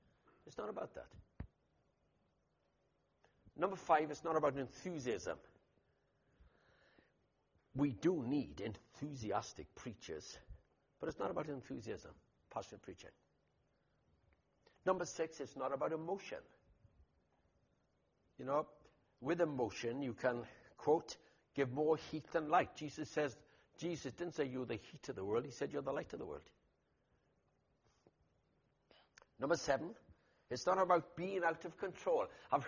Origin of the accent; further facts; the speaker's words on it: Haverfordwest, Wales, United Kingdom; terrifying, Haverford West, if you know my hometown. And I was brought up as an Anglican